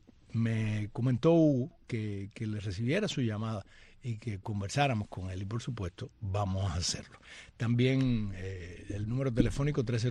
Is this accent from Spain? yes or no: no; Cuba; soy cubana